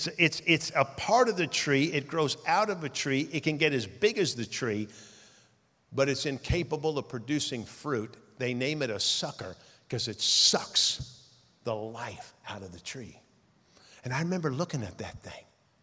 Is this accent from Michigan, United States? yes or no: no; California, United States; I was raised in Northern California.